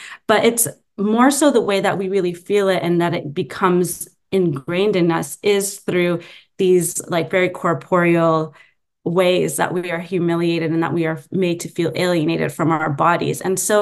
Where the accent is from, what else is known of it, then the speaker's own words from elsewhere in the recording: California, United States; now in Oakland, United States; I'm a Palestinian from Jerusalem and from the village of Birzit in the West Bank, but I grew up in the Bay Area and I just returned here and live in Oakland now.